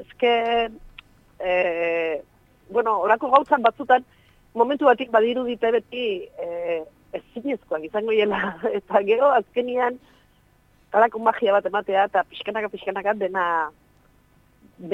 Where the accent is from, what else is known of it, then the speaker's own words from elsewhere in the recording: Basque Country, Spain; nik gipuzkoarra naiz